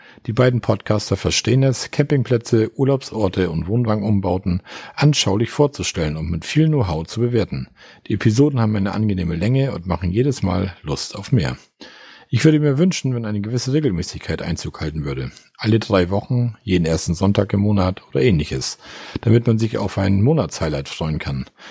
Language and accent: German; Osterrönfeld, Schleswig-Holstein, Germany; Osterrinfeld, da warst du in meinem Heimatort.